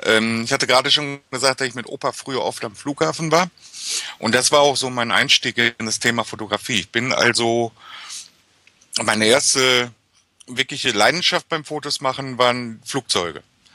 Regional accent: Mülheim an der Ruhr, North Rhine-Westphalia, Germany; Ich komme aus dem Ruhrgebiet, aus dem schönen Mülheim an der Ruhr. Hier bin ich geboren, groß geworden, war zwischendurch mal kurz im Exil in Duisburg. Aber seit vielen Jahren lebe ich wieder hier in Mülheim.

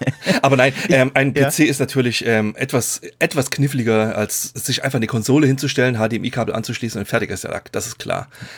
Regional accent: East Germany, Germany; Ich bin ja in der DDR aufgewachsen

